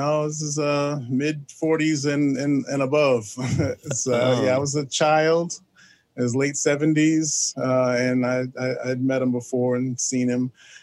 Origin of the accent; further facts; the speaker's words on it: New York City, New York, United States; Okay, well, I am from New York City. I was born in Manhattan.